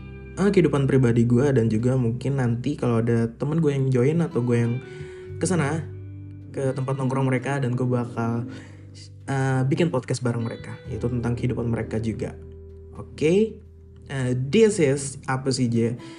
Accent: Banjarmasin, South Kalimantan, Indonesia; born there; Gue lahir di Banjarmasin 24 Maret 1993.

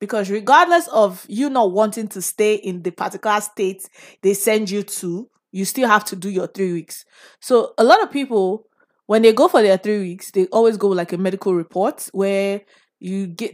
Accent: Nigeria; So when you go to university here or abroad, as a Nigerian, it's expected of you that you do this 1 year program

